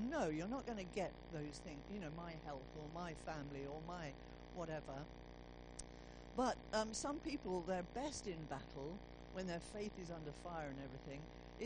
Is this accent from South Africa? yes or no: yes; South Africa; I come from South Africa, and I don't know if you know, but South Africa has been struggling for the last few years with drought.